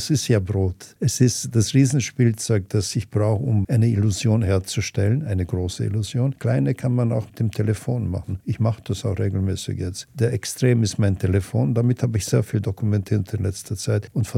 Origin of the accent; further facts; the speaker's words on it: United States; now in Austria; Wir leben in einer Welt, also ich bin ja auch Amerikaner.